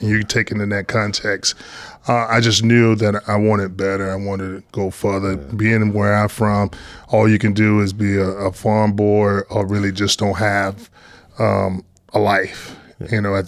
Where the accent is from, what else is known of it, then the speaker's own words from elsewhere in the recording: Elm Grove, Texas, United States; Well, it's easier to describe. Yeah. Actually from a small town called Elm Grove, Texas. And I went to a small 2A school